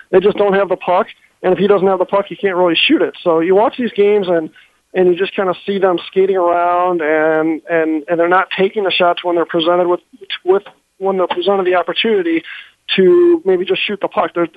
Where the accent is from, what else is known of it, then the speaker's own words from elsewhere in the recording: Chicago, Illinois, United States; but I'm 45, and growing up in Chicago, I always wished that we just never got to see hockey games on TV